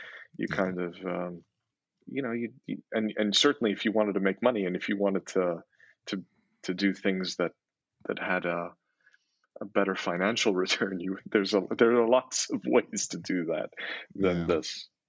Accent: Saudi Arabia; And we grew up in Saudi Arabia.

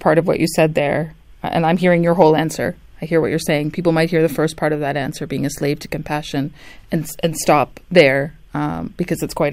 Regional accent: Vancouver, British Columbia, Canada; You know, I grew up in the Vancouver area.

